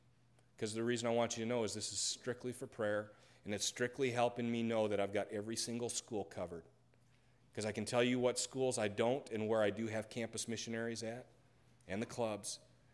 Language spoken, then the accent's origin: English; Nebraska, United States; church where I grew up in western Nebraska. I mean, you think Wilson's small. You need to come to my hometown. literally, western Nebraska, where the deer and the antelope roam.